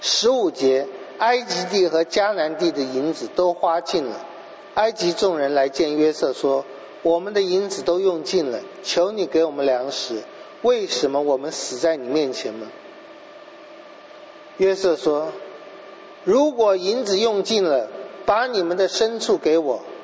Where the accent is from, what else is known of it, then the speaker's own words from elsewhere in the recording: China; 我们中国人叫下人